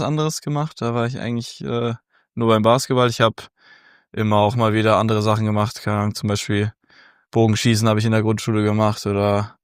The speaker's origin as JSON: {"language": "German", "town": "Augsburg", "region": "Bavaria", "country": "Germany", "said": "Also ich habe angefangen beim TV Augsburg, wo ich herkomme."}